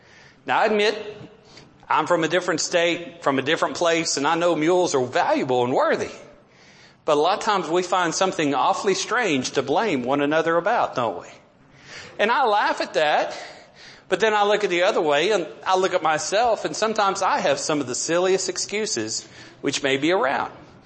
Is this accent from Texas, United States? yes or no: yes; Odessa, Texas, United States; I was a city boy growing up. I grew up in Odessa, Texas